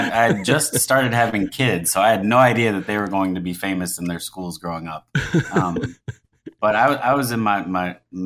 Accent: Louisville, Kentucky, United States; So I grew up in Louisville, Kentucky, Louisville, for others that don't like that pronunciation. But good old Louisville, Kentucky. I lived there until I was 18, and I'm back now.

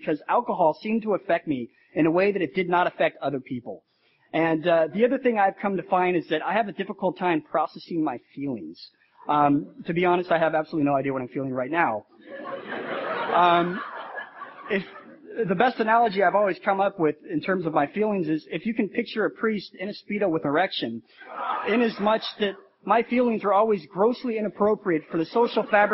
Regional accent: Denver, Colorado, United States; I grew up in Denver, Colorado. It's a wonderful city as well.

